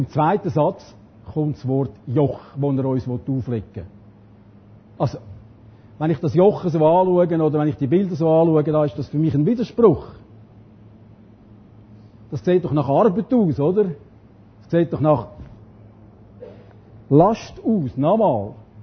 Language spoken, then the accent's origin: German; Zurich, Switzerland; accent: Zurich; Ich habe vielleicht ein bisschen komischen Dialekt, aber ich bin als Häsenoffizierssohn aufgewachsen. Die längste Zeit von meinem Leben habe ich im Kanton Zürich gewohnt und darum tönt das jetzt ein bisschen zürcherisch.